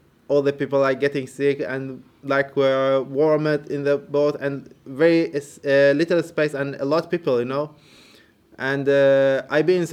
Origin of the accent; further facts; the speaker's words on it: Iran; English is a second language; now in Australia; I'm Iranian, I'm Arabic Iranian